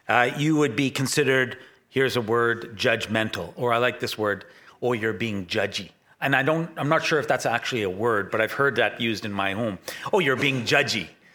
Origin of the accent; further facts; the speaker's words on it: Winnipeg, Manitoba, Canada; I love these sunny days because they do remind me of Winnipeg and growing up in Winnipeg.